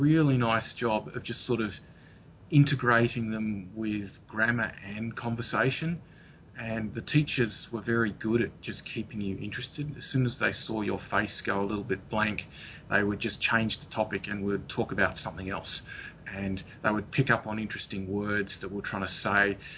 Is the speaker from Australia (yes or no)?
yes; Australia; moved away as an adult; now in United States; I'm an Australian geologist who came to the US in 2010.